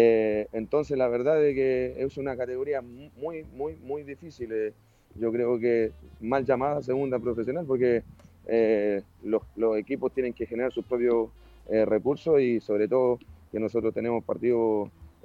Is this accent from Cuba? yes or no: no; Valparaíso, Chile; born there; yo soy porteño de nacimiento, desde los 15 años yo me hice futbolísticamente en el barrio de Santa Inés